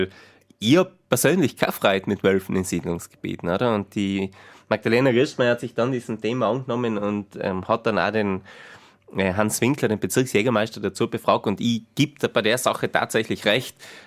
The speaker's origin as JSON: {"language": "German", "region": "Tyrol", "country": "Austria", "accent": "East Tyrolean", "said": "Also ich glaube, die Leute mögen auch ein bisschen unseren Dialekt und ja, unsere Themen. Viele unserer Osttirol-Themen"}